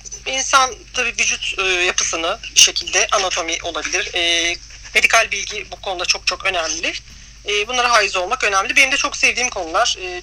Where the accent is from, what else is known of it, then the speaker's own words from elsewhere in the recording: Karşıyaka, İzmir, Turkey; Türkiye'de ve İzmir'de yaşıyorum. Karşıyaka'lıyım.